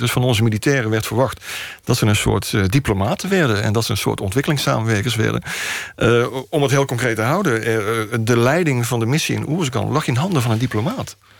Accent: Netherlands; wij als Nederlanders

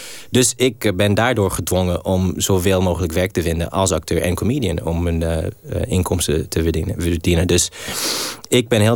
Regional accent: Ethiopia; moved away as an adult; also born or lived in Mauritania; Klopt, geboren in Mauritanië en opgegroeid in Ethiopië.

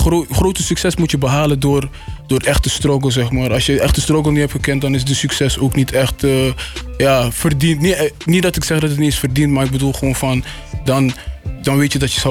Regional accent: Suriname; Ja, oké, ik ben Surinamer, weet je toch?

